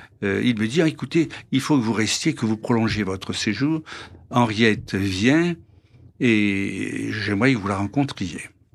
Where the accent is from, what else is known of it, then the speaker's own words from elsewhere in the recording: Reims, Grand Est, France; je venais donc de province, de Reims, de l'École des Beaux-Arts